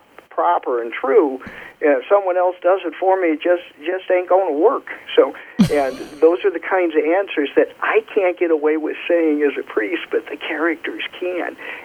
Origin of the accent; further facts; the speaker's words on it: Kentucky, United States; accent: Kentucky; I slipped into my Kentucky accent and left them in the dust unintentionally.